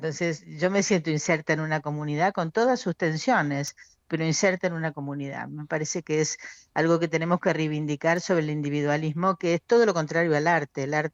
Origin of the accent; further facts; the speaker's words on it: Argentina; moved away; como inmigrante, yo soy argentina, yo he tenido que construir otra familia, porque la mía quedó atrás, quedó en Argentina